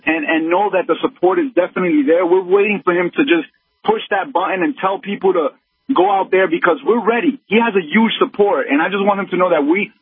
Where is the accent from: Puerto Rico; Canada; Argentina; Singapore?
Puerto Rico; now in Bronx, United States; I'm Puerto Rican. I'm calling from the Bronx.